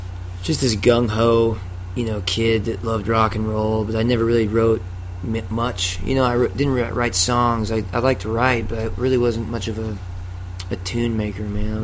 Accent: Tulsa, Oklahoma, United States; also born or lived in Reno / Norman; Yeah, I was born in Reno, Nevada, but I grew up in Tulsa and then lived there for most of my life. And I lived for almost 8 years in Norman, Oklahoma.

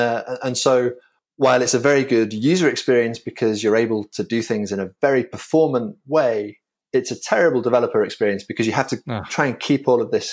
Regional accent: York, Yorkshire and the Humber, United Kingdom; I hail originally from Old York in the UK.

